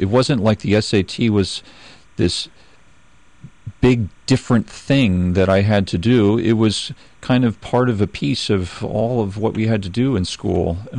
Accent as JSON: {"language": "English", "region": "California", "country": "United States", "tie": "born or raised there", "said": "Well, I grew up in California."}